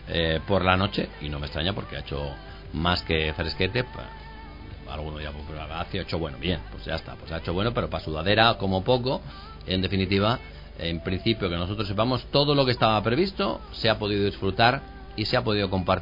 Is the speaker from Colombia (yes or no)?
no; Salamanca, Castile and León, Spain; Somos así los salmantinos, también los españoles, y los charros